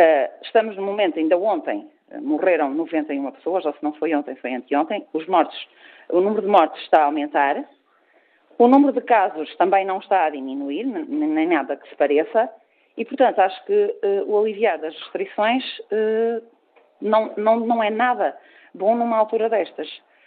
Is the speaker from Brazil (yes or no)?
no; Portugal; falo contra mim que sou portuguesa e com muito orgulho